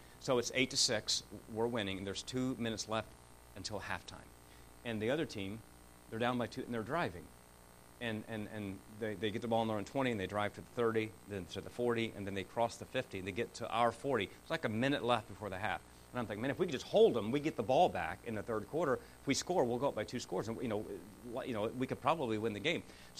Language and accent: English; Miami, Florida, United States; And I grew up in Miami, so I'm a diehard Miami Dolphin fan